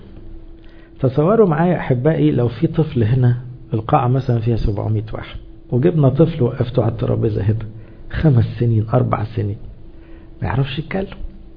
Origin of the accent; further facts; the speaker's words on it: Egypt; عندنا في مصر لما عيل في الحضانه او في ابتدائي يعمل عمله يستدعوا ابوه،